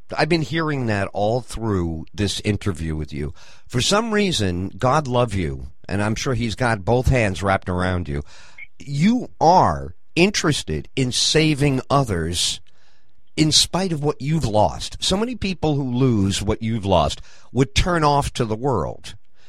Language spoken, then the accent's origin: English; Deer Park, New York, United States; also born or lived in Plainview; I knew it. I knew it. I'm from Deer Park and Plainview. What town?